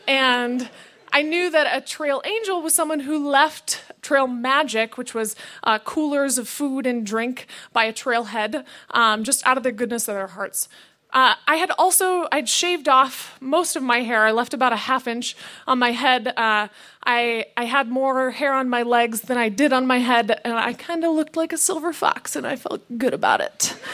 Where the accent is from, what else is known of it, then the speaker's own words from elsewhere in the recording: Michigan, United States; when I was growing up in Michigan, we went to this pool every summer